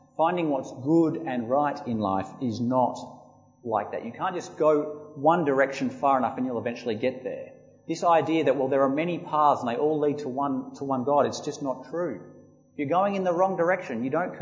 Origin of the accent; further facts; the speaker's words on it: Australia; I think of myself as an Australian. There's nothing wrong with being an Australian.